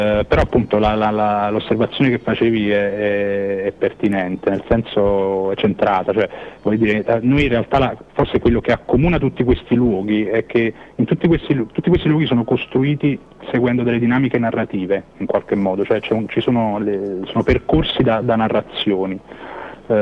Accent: Naples, Campania, Italy; also born or lived in Rome; io sono napoletano, ma venivo da una lunga esperienza, diciamo, di vita a Roma, durata 8 anni, tra l'altro appunto in un quartiere piuttosto centrale.

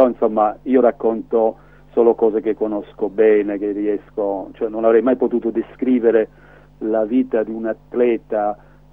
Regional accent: Crotone, Calabria, Italy; tutta l'adolescenza, tutto quel periodo che io avevo vissuto a Crotone, proprio in maniera nitida

